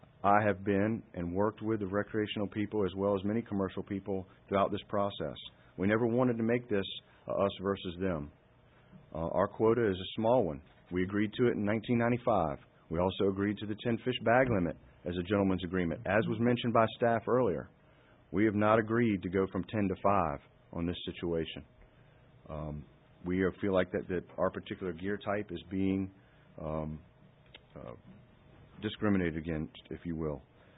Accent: Virginia Beach, Virginia, United States; I understand recreational anglers and tourists, especially to my hometown, Virginia Beach, come to catch fish.

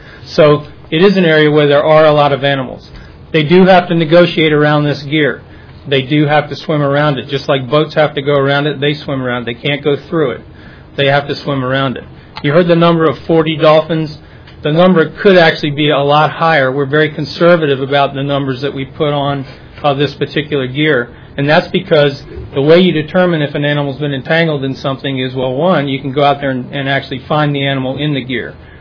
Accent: Virginia Beach, Virginia, United States; I grew up in Virginia Beach in the Lynn Haven area, so that's where I've spent my life.

